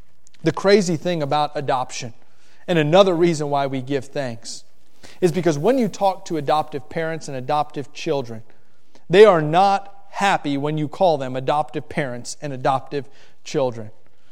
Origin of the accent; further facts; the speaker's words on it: Miami, Florida, United States; I grew up in Miami, and we'd go down there for the weekend and swim in canals.